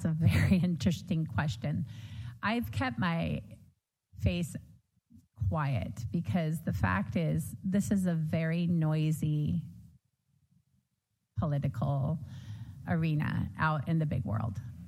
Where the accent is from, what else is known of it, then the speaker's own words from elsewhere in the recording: California, United States; I'm also Indian. I'm Osage Indian. … the city of Azusa, that's my family. I'm California through and through.